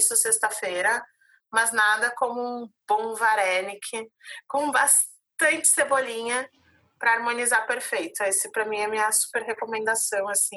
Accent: Rio Grande do Sul, Brazil; E como a gente é gaúcho e tal, eu acabei procurando lá

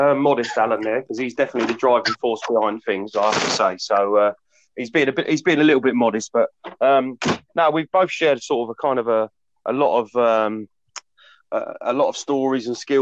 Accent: East of England, United Kingdom; I grew up in Essex, in a rural part of Essex, and I've always been sort of in love with the woods and everything like that. So certainly around Epping Forest, that's where I was brought up.

